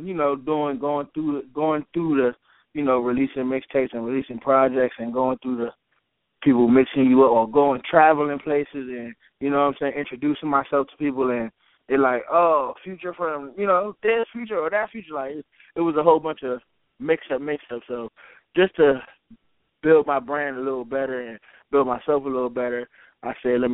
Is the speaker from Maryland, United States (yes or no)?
yes; Maryland, United States; also born or lived in Washington, D.C.; Well, I was born in Silver Spring, Maryland. I was raised in Maryland, went to school in Maryland and D.C., you know what I'm saying?